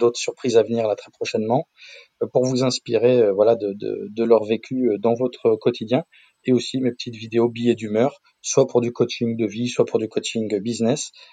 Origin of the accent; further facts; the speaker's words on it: Toulouse, Occitanie, France; J'ai grandi 15 ans à Toulouse, je suis estampillé, fête de Dax, magret de canard et rugby.